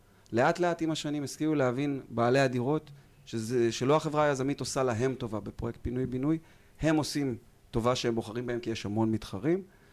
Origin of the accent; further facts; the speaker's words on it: Kiryat Ono, Central District, Israel; born there; עיר הולדתי בקריית אונו